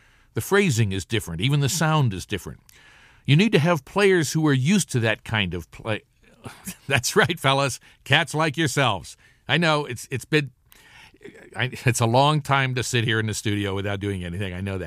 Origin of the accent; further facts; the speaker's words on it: Midwest, United States; What do I know? I'm from the Midwest.